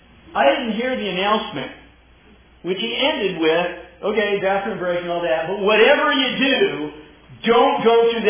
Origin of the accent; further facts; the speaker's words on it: United States; So clearly, you know, I'm an American, they can see that written all over me.